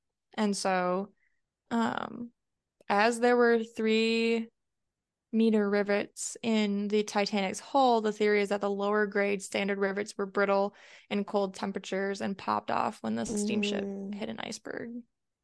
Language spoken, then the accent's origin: English; Michigan, United States; Oh my gosh. Yeah, I'm from Michigan, so yeah.